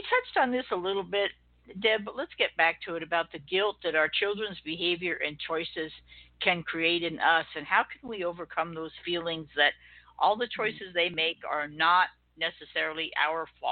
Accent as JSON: {"language": "English", "region": "New York", "country": "United States", "tie": "born or raised there", "said": "I was raised back in New York, 2,000 miles away."}